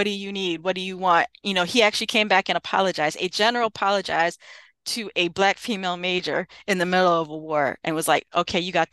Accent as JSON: {"language": "English", "region": "New Jersey", "country": "United States", "tie": "born or raised there", "said": "I grew up in New Jersey. I had no idea we had a Negro Leagues team."}